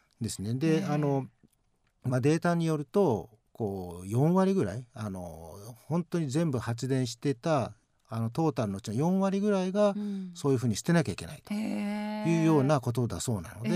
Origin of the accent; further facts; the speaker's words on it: Kanagawa, Japan; now in Yamanashi, Japan; いや、すいません、私は神奈川なんですけれども